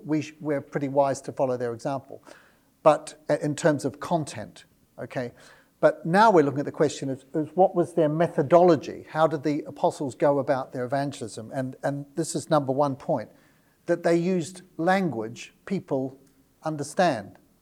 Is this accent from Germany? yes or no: no; New Zealand; So I took that as a Kiwi, as a green light.